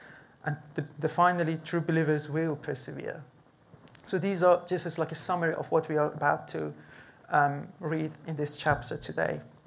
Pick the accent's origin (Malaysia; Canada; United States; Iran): Iran; English is a second language; Some of you may know I'm from Iran. I'm an Iranian.